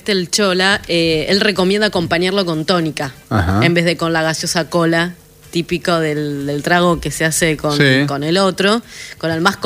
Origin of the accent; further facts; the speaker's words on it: Argentina; como argentinos